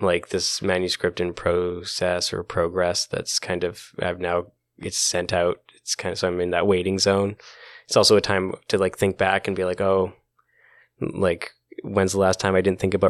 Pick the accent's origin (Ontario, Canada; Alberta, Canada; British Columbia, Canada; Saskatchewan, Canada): British Columbia, Canada; I grew up in the Okanagan